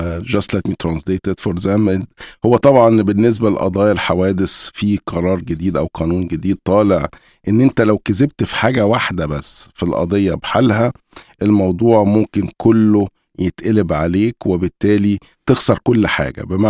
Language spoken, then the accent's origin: Arabic; Egypt; احنا كتو نار على الفيسبوك كمصريين